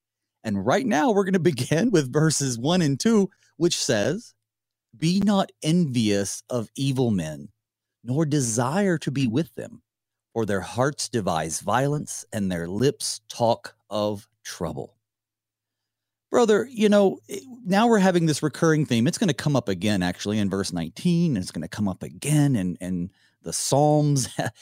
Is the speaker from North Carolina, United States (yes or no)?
yes; North Carolina, United States; Well, my home state, always a piece of my heart remains there in North Carolina.